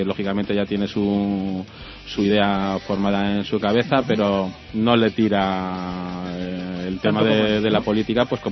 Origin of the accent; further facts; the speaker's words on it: La Ventosa, Castilla-La Mancha, Spain; also born or lived in Madrid; Pero yo soy nacido en Madrid, pero de un pueblo que se llama La Ventosa, en la provincia de Cuenca.